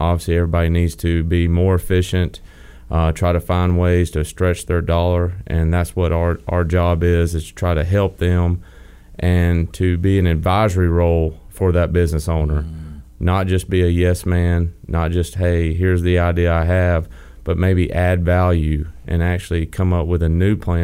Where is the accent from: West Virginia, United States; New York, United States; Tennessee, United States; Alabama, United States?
Alabama, United States; Well, it's actually central Alabama.